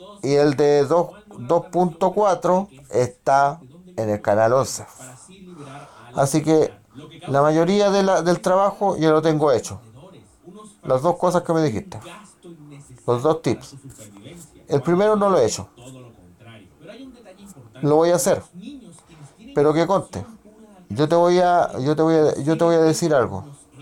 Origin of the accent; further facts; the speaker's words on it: Chile; Y eso soy chileno.